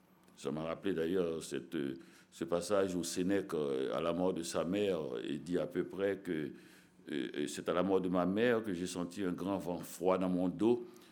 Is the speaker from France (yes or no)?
no; Petit-Goâve, Ouest, Haiti; la petite ville où j'ai passé mon enfance, à Petit-Gouave, et dans les années 60, et où j'ai eu une enfance, je dirais, lumineuse et merveilleuse